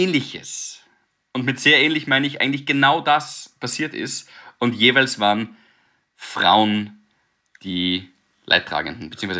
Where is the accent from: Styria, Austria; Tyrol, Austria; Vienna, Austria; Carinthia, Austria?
Styria, Austria; Graz; Und Hausbauen, ja, ich bin auch eher so das Stadtkind. Weißt du, wir sind in Graz da aufgewachsen